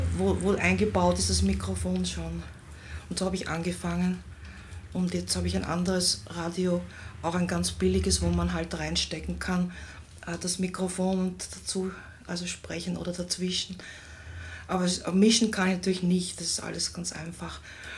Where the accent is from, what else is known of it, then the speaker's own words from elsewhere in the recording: Vienna, Austria; also born or lived in England / Germany; geboren bin ich in Wien und in Österreich aufgewachsen auch.